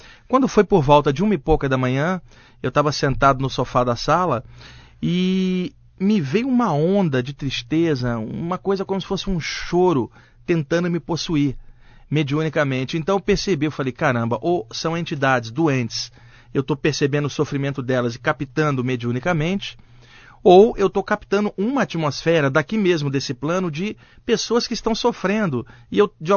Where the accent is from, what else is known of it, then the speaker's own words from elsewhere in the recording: Rio de Janeiro, Brazil; eu sou carioca